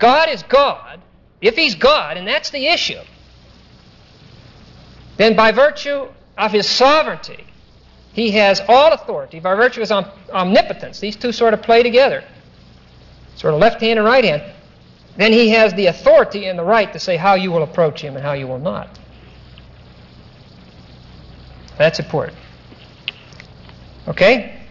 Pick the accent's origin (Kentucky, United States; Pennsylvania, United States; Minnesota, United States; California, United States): Pennsylvania, United States; Pittsburgh; at the Carnegie Institute of Technology in Pittsburgh, which was my hometown.